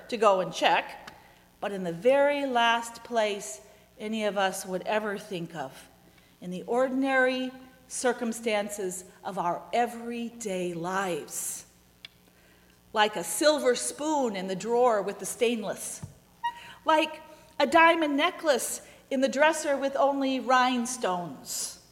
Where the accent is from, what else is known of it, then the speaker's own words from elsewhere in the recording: Minnesota, United States; How I loved that as a kid growing up in Minnesota.